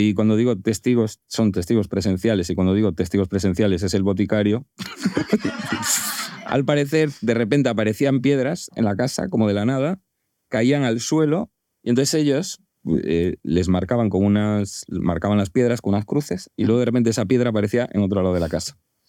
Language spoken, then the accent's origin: Spanish; A Coruña, Galicia, Spain; Yo soy de Coruña